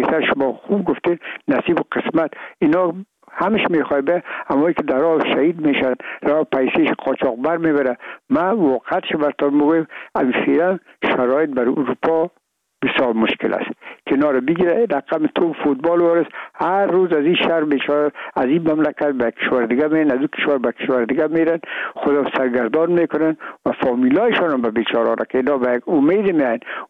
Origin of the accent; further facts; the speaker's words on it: Afghanistan; ما افغان هستیم